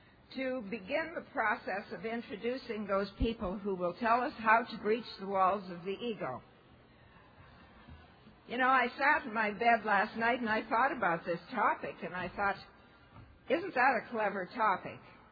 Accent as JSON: {"language": "English", "town": "Toronto", "region": "Ontario", "country": "Canada", "said": "I'm from Toronto."}